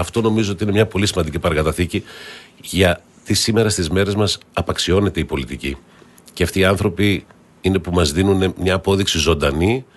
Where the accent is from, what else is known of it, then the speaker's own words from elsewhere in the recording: Thessaloniki, Central Macedonia, Greece; Λέω εμείς, εγώ ήμουν από Θεσσαλονίκη, όπως ξέρετε.